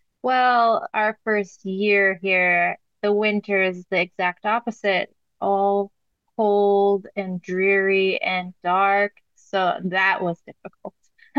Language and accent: English; South Dakota, United States; moved away as an adult; now in Sweden; Originally, I'm from South Dakota, but my husband whisked me away to Sweden.